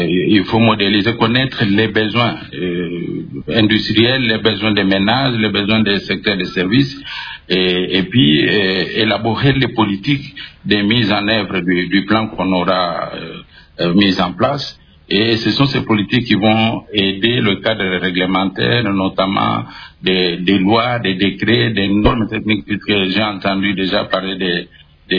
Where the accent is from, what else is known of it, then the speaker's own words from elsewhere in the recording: Bilomba, DR Congo; also born or lived in Kinshasa; je suis moi-même de Bilomba. Vous avez cité Bilomba, c'est ma mission natale qui m'a vu grandir avant de venir faire mes études à Kinshasa.